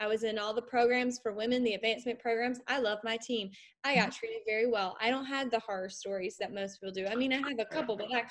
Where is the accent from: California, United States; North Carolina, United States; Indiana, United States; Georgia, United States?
North Carolina, United States; I grew up in Eastern North Carolina. So Leanne and I are based in Raleigh.